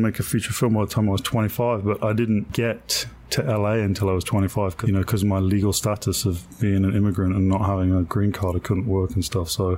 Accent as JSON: {"language": "English", "region": "England", "country": "United Kingdom", "moved": "as an adult", "lives_now": "Los Angeles, United States", "said": "So I'm from England originally. Came out to film school early 2000, mid-2000."}